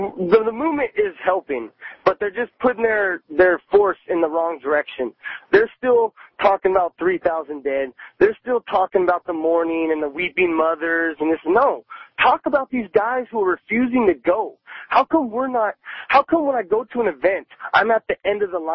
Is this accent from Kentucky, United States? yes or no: yes; Kentucky, United States; moved away as an adult; people in my hometown of Kentucky, they called me a traitor.